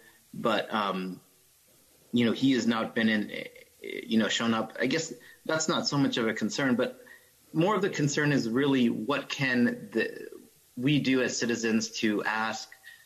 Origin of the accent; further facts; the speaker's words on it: Tucson, Arizona, United States; Being born in Tucson and just kind of being wanting to preserve the natural feel of my hometown, I'm actually kind of against the entire thing.